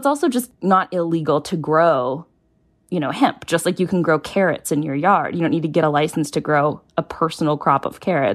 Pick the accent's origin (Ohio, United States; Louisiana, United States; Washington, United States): Washington, United States; I'm from Washington State. We have areas where you drive down the road and there's just apple farm after apple farm.